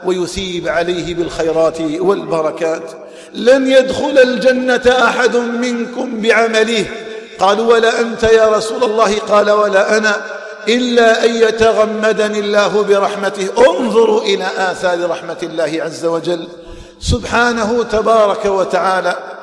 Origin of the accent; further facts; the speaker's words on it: Algeria; اللهم اجعل بلادنا الجزائر آمنة مطمئنة.